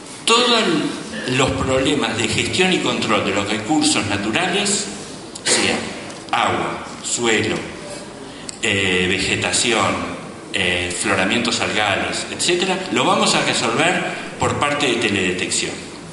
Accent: Uruguay; nos ha enfrentado a una serie de desafíos que tenemos como sociedad uruguaya

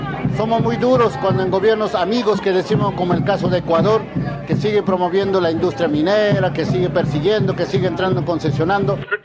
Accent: Peru; yo soy peruano. Yo represento a una organización de los pueblos andinos, la CAOI

